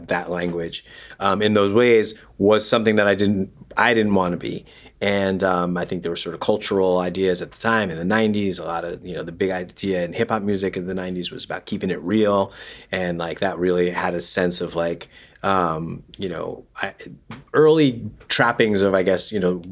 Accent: Yonkers, New York, United States; I grew up in Yonkers, New York, which is Lower Westchester County.

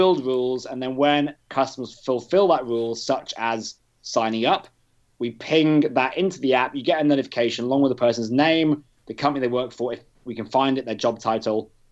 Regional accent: United Kingdom; now in Australia; I am British. Ran a business here in Australia.

